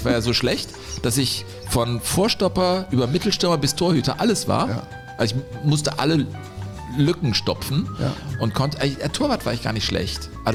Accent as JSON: {"language": "German", "town": "Plauen", "region": "Saxony", "country": "Germany", "tie": "born or raised there", "said": "in meiner Heimatstadt Plauen"}